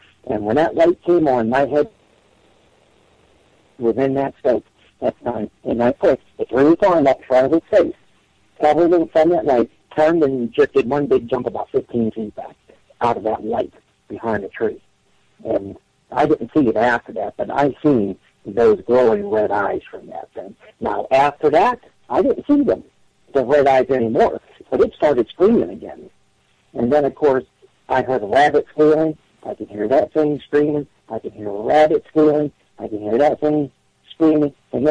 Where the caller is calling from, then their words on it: Johnstown, Pennsylvania, United States; from Johnstown.